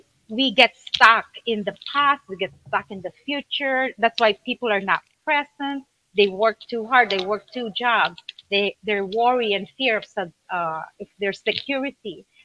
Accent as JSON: {"language": "English", "country": "Philippines", "said": "They come to me because they know I'm Filipino."}